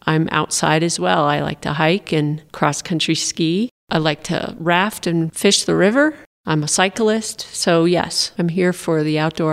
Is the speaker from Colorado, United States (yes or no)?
yes; Arvada, Colorado, United States; Well, I grew up in Arvada, went to school up at CU in Boulder, met my husband up there, and from Boulder, we moved to Nashville for 3 years.